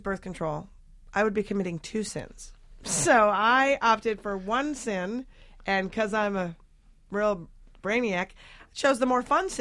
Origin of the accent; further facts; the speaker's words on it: Minnesota, United States; So we went to a bar afterwards because I'm from Minnesota and heaven forbid I just end something that's going horribly wrong.